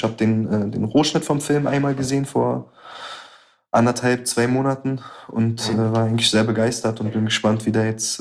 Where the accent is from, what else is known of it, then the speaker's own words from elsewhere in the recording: Berlin, Germany; weil wir sind aus Gropestadt und wir müssen das machen